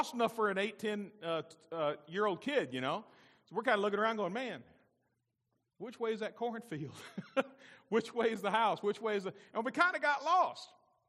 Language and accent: English; Alabama, United States; Growing up, most of you know I grew up in Alabama. And when I was probably 8, 9, 10 years old, about once or twice a month, we went out to Granny and Grandpa's house.